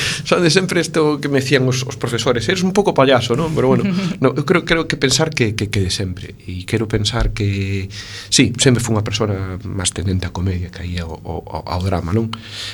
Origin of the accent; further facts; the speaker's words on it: Galicia, Spain; rir de nós mesmos, non? Rir de como somos galegos